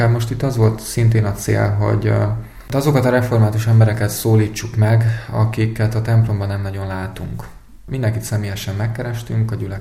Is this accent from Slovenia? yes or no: no; Zakarpattia Oblast, Ukraine; now in Hungary; mi magunk is határon túliak vagyunk, tehát mi Kárpátaljáról származunk, én is, a feleségem is